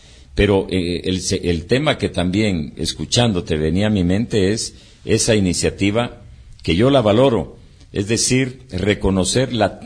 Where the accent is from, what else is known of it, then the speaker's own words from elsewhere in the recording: Guatemala; sí, nos llamamos guatemaltecos. ¿Por qué? Porque nacimos en Guatemala.